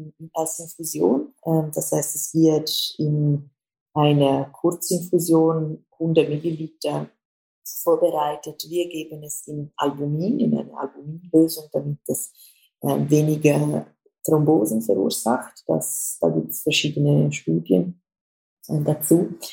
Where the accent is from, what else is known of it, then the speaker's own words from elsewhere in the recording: Switzerland; Bei uns in der Schweiz